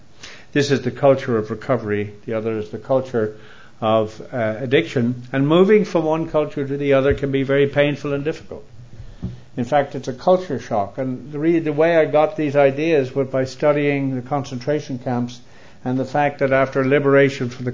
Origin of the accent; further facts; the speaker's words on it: Ireland; But as I said yesterday, my diagnosis was being Irish. And that's how I was expected to behave